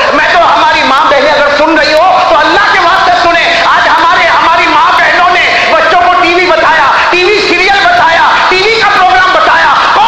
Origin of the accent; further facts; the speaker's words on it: Gujarat, India; हमारे गुजरात में भी ऐसा होता है, मैं तो चूंकि गुजरात से आया इसलिए बात कर रहा हूँ